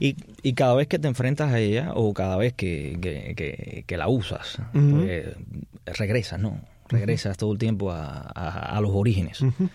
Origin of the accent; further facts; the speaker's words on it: Santa Clara, Villa Clara, Cuba; Soy de Santa Clara, el centro de Cuba, como un gran por ciento de cubanos con la herencia española por uh-huh. un lado y la africana por la otra.